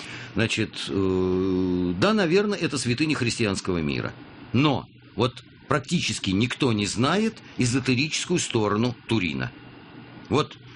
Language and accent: Russian; Moscow, Russia; Да, я коренной москвич, бог знает в каком поколении.